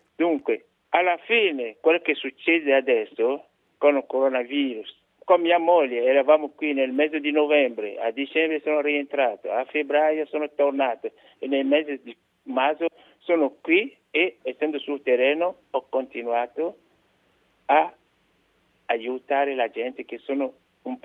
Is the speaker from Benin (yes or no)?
yes; Benin; now in Switzerland; io sono originario del Benin, naturalizzato svizzero.